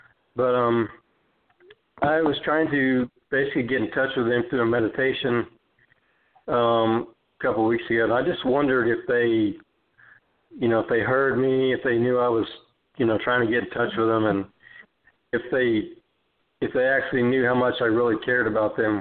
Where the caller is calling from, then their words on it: Las Vegas, Nevada, United States; from Las Vegas.